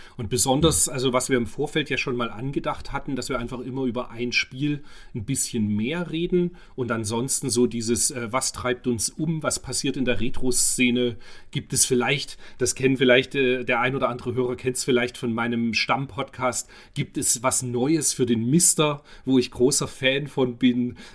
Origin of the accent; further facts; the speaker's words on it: East Germany, Germany; bin ja Baujahr 76, aber bei mir ging es tatsächlich später los als bei dir, weil ich halt ein Kind der DDR bin.